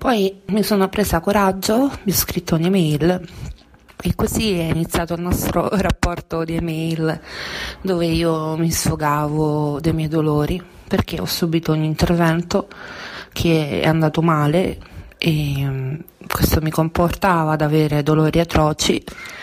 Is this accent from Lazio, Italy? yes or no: yes; Rome, Lazio, Italy; e ho 30 anni, sono di Roma